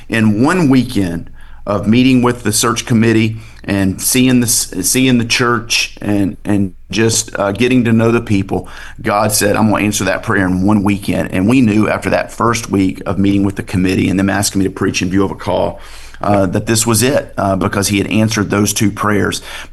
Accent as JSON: {"language": "English", "town": "Bossier City", "region": "Louisiana", "country": "United States", "tie": "born or raised there"}